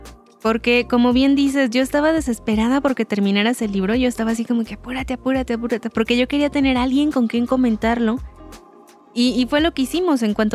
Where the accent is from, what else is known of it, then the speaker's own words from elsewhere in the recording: Mexico; nosotros como mexicanos tenemos una visión un poco diferente acerca de la muerte.